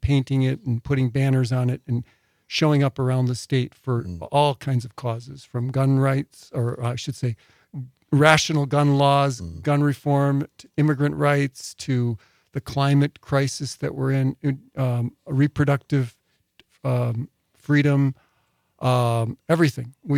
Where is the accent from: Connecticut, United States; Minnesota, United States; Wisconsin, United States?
Wisconsin, United States; Milwaukee; Milwaukee area mostly.